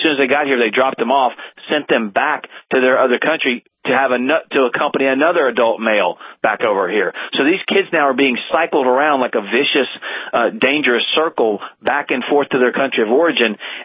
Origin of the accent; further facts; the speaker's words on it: South Carolina, United States; I was from South Carolina. He was my senator for a long time.